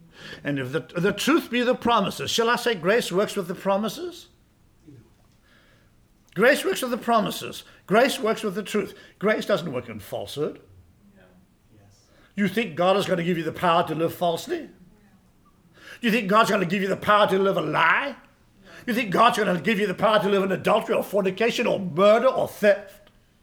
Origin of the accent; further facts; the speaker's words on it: United States; I'm an American.